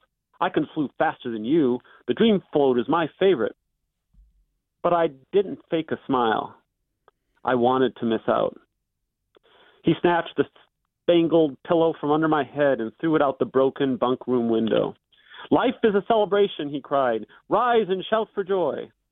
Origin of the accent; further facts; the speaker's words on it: Davenport, Iowa, United States; I mean, I think I grew up on the Mississippi River in urban Iowa, and it was nothing like the bucolic area that people in other parts of the country might think.